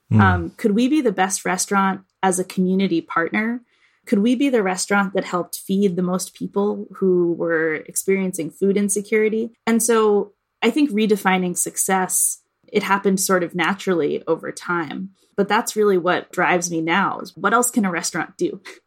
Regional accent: Boston, Massachusetts, United States; being here in Boston, in my hometown, it feels especially important for me to be engaged with folks who don't have access to the things that I had access to. I want the future of Boston to look really different from the Boston that I grew up in.

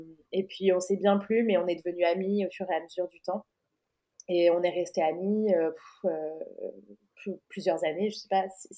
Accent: France; now in Portugal; Et tout ensemble, on vit au Portugal. On est française, mais on est expat dans ce chouette pays.

